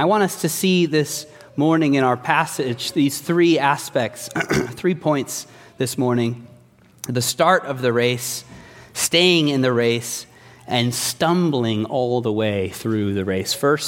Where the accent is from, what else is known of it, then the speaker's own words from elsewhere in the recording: Mexico; Now, I was raised in Mexico, and in Mexico, everyone plays soccer.